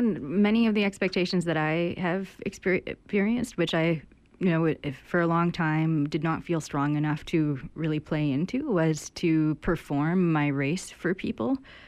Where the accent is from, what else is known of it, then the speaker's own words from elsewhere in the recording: Canada; like I also was born and raised here as well, and so I've said, like, well, I'm Canadian